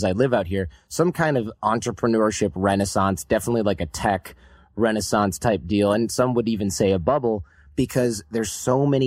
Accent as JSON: {"language": "English", "town": "Detroit", "region": "Michigan", "country": "United States", "tie": "born or raised there", "said": "it's the Detroit of tech, you know, which is where I grew up in Detroit."}